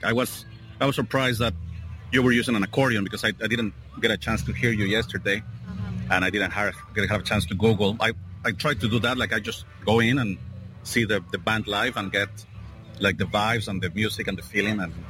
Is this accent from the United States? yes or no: no; Mexico; English is a second language; I'm from Mexico, and we have accordion there